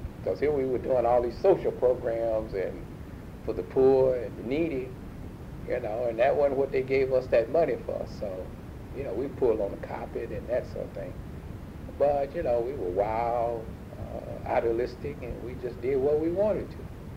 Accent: the South, United States; I spent a lot of time really articulating how I felt about growing up under segregation.

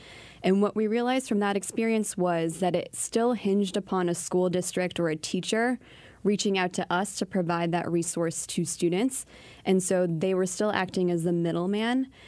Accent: Westwood, Massachusetts, United States; So I am from outside of Boston, Massachusetts. I hail from Westwood, which is a suburb

